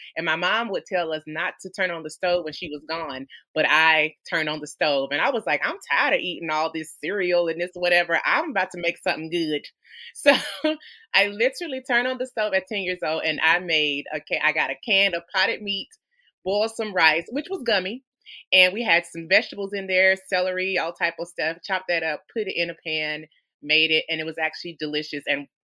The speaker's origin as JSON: {"language": "English", "region": "Alabama", "country": "United States", "tie": "born or raised there", "said": "well, growing up in Alabama, I come from an old school family."}